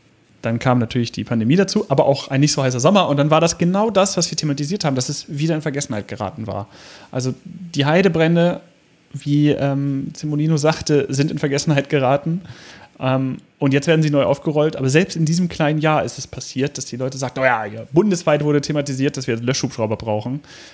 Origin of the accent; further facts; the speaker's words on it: Hanover, Lower Saxony, Germany; Herrn Oberbranddirektor A.D. Lange aus Hannover, also auch noch der Amtsleiter der Feuerwehr meiner Heimatstadt